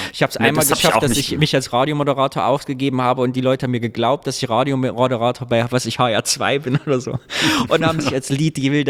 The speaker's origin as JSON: {"language": "German", "region": "East Germany", "country": "Germany", "said": "für uns als Ostdeutsche"}